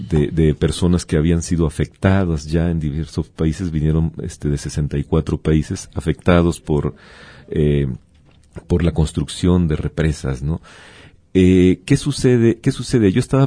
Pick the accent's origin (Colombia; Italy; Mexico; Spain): Mexico; lo que molesta a los mexicanos, lo que nos molesta como mexicanos en lo de pasta de conchos